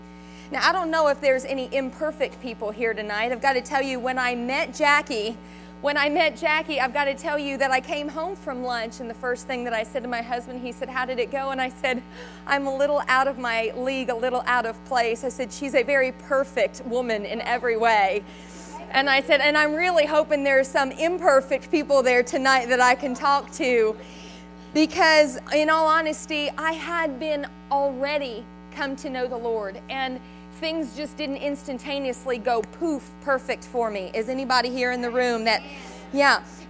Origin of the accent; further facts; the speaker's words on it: Florida, United States; I'm born and raised in Florida, and that's where I am, and that's where my ministry is based out of.